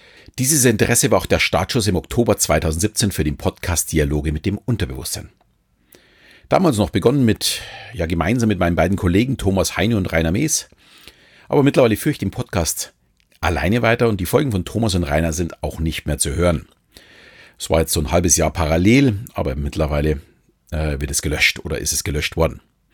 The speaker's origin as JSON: {"language": "German", "town": "Munich", "region": "Bavaria", "country": "Germany", "tie": "born or raised there", "said": "fühle mich, auch wenn ich mittlerweile mit meiner Familie etwas außerhalb wohne, noch als echter Münchner. Geboren und aufgewachsen in der bayerischen Landeshauptstadt und auch beruflich bin ich immer in meiner Heimat geblieben."}